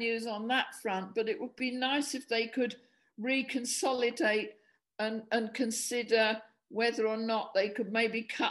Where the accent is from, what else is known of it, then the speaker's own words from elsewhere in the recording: Medway, South East England, United Kingdom; I'm a student from Medway Towns.